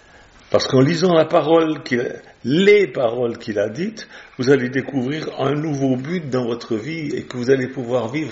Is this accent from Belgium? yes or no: no; Switzerland; moi je viens pas de France, je suis suisse, et en Suisse, il y a quand même